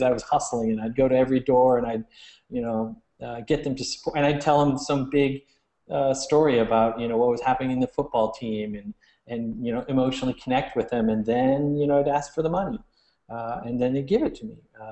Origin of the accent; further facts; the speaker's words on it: Wisconsin, United States; also born or lived in Houston, United States; I was raised in central Wisconsin. I was born in Houston, Texas.